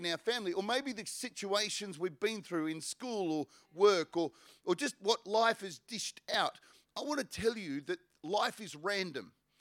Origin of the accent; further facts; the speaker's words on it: Australia; I'm an Aussie, mate. I'm an Ocker. But I also realize that I have a dual citizenship.